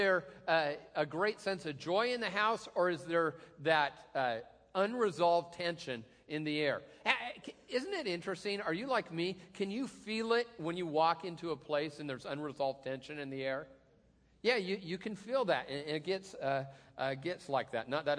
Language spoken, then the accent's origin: English; Tacoma, Washington, United States; I am from Tacoma.